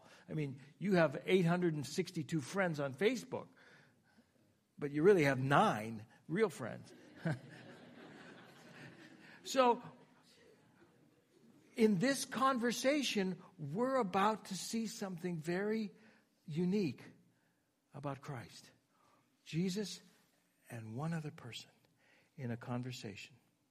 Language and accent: English; Warren, Ohio, United States; also born or lived in Stow-Kent area, Ohio; most of my growing up was in Northeast Ohio. Now, it was either in Trumbull County. I was as a kid, I grew up in Warren, but also my adult life, we lived in the Stowe-Kent area.